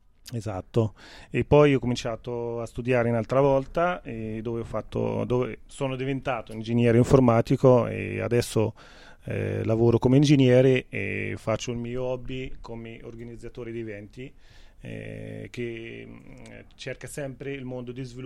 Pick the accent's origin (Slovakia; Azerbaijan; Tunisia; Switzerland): Tunisia; Béja; Italian is a second language; moved away as an adult; now in Italy; Io sono nato a Tunisi, provincia di Beja, che sarebbe al centro. E lì ho seguito tutto il mio studio fino al diploma di maturità e poi dopo sono venuto qua in Italia.